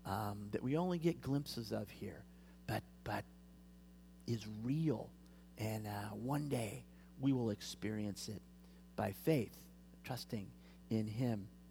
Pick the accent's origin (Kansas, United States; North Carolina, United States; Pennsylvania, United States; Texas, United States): Kansas, United States; Growing up in Kansas, you know, in February, you look out, and those fields are just dead.